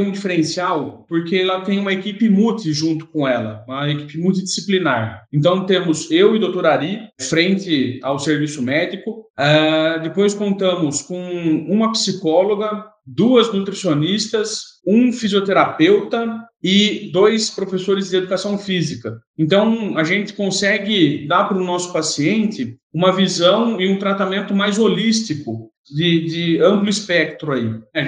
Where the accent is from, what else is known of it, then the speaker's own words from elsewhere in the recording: Torrinha, São Paulo, Brazil; born there; sou nascido em Torrinha, interior do estado de São Paulo, uma cidade de 8 mil habitantes